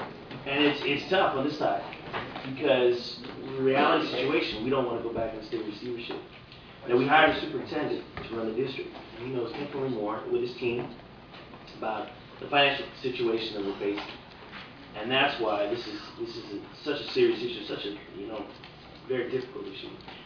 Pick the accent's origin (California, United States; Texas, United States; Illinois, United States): California, United States; Oakland; I grew up in Oakland and went to all the school, all public schools.